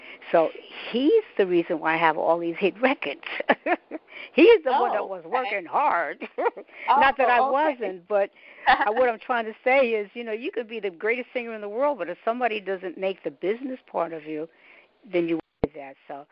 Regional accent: Northern United States, United States; Well, I was raised in the North, and we didn't get black history or Negro history, so I didn't know about it.

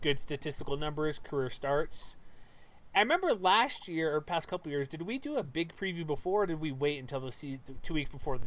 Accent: Houston, Texas, United States; No, I've seen it in Texas as well, growing up in Houston.

